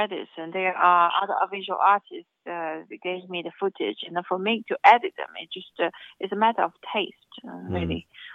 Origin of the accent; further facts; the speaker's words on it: Shenzhen, Guangdong, China; English is a second language; also born or lived in Beijing; I was born in Beijing, but I grew up in Shenzhen near Hong Kong.